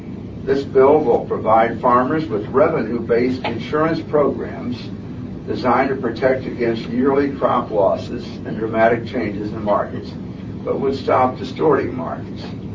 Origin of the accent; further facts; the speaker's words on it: United States; As an American farmer myself, I fully appreciate the importance of farmers